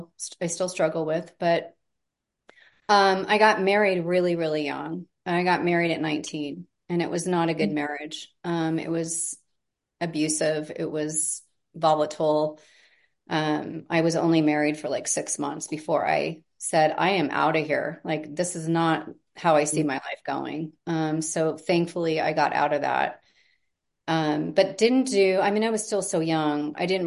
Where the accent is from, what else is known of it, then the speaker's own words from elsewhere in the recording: Omaha, Nebraska, United States; born there; I was born in the Midwest. I was born in Omaha. I mean, right in smack dab center of the country.